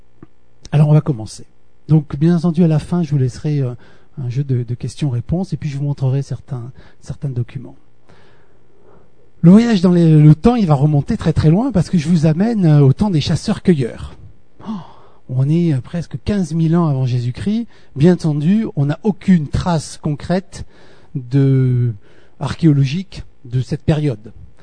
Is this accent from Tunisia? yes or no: no; Sète, Occitanie, France; effectivement, je suis né à Sète en fait, donc je suis du coin et j'ai fait mes études à Font-Romeu. Donc je suis un vrai languedocien roussillonné, quoi. Et j'ai passé mon bac à Perpignan